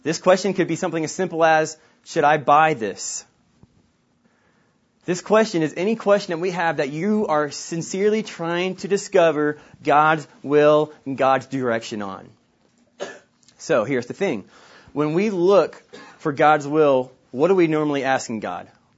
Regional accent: Oklahoma, United States; I'm from Oklahoma. I'm from southern Oklahoma, which just means guns are ingrained into my blood.

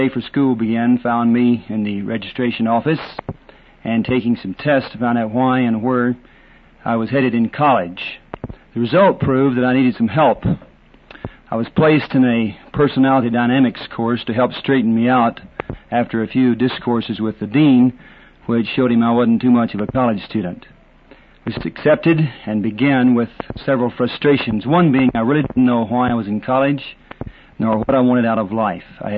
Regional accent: Fort Worth, Texas, United States; born there; I was born in Fort Worth, Texas, and after graduating from high school, I made plans to enter Texas Christian University.

